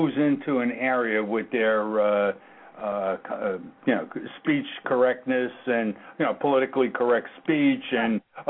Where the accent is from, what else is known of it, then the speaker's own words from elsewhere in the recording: New York, United States; now in California, United States; No, actually, we're from New York.